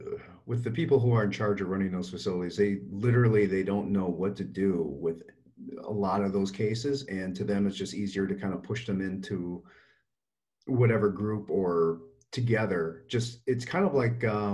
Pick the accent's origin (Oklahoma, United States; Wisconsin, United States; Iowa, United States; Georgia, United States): Wisconsin, United States; moved away as an adult; now in Arizona, United States; I know, I'm from Wisconsin originally. So when I moved out here to Arizona, it was night and day different.